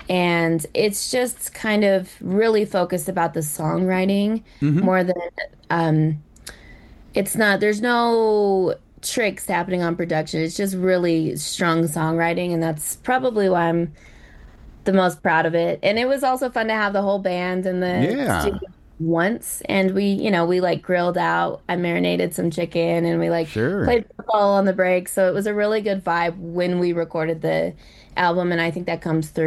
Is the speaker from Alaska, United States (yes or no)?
yes; Alaska, United States; now in Denver, United States; I'm based here in Denver. I'm originally from Alaska, and my roots are in the Tsimshian and Tsuut'kpak tribes.